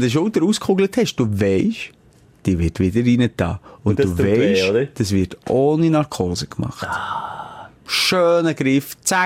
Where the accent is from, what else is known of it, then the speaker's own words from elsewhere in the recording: Switzerland; Sind wir Schweizer auch dort einfach ein bisschen verhalten, brüht?